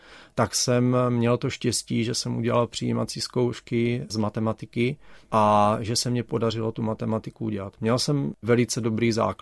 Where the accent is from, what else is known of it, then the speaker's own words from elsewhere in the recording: Měrovice, Olomouc Region, Czechia; já jsem z Měrovic, ale to je 2 kilometry vesnice, takže hned vedle.